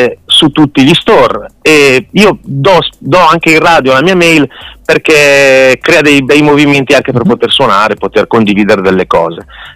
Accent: Alessandria, Piedmont, Italy; quindi è facile trovarmi, io sono di Alessandria

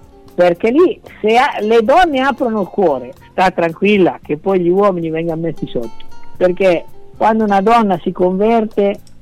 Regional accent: Piedmont, Italy; born there; io sono nato a 3 km dai Becchi, dove è nato Don Bosco, nel cuore del Monferrato.

